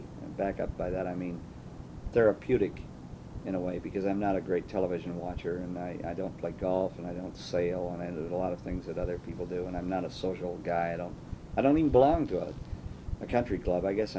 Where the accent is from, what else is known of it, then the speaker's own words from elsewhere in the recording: California, United States; I detest winter with a passion, not because I'm from California, but I just don't like cold weather.